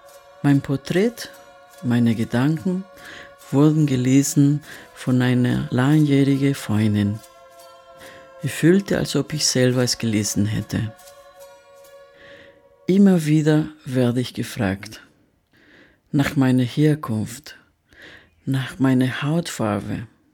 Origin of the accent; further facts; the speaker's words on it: Venezuela; German is a second language; now in Germany; Ich komme aus Venezuela. Leben Sie schon lange hier in Deutschland? Ja, 20 Jahre.